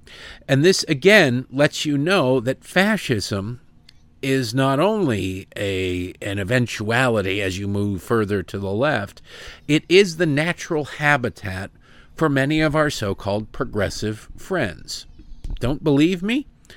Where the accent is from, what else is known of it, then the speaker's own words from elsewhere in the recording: Detroit, Michigan, United States; Wednesday, July 31st in my hometown of Detroit. Yeah, way to go, Detroit.